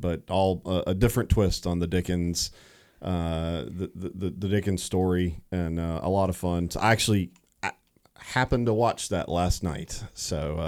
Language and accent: English; South Carolina, United States; So I'm not an Alabama guy. I grew up in South Carolina and been here for, I guess now 12 years.